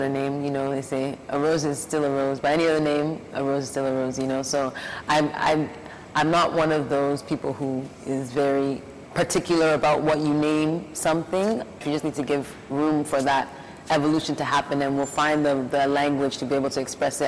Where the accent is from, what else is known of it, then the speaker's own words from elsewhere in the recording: Toronto, Ontario, Canada; I grew up in Toronto. My parents immigrated to Canada.